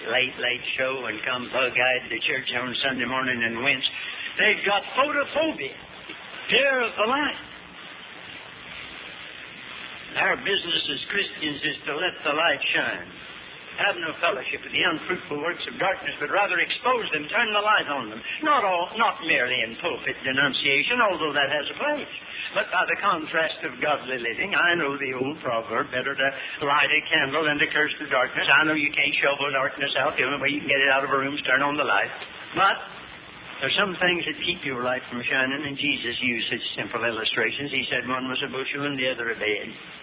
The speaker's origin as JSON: {"language": "English", "town": "Hickory", "region": "North Carolina", "country": "United States", "tie": "born or raised there", "said": "There's a lady supposed to be here tonight in Hickory, North Carolina. … from Hickory. That's my hometown."}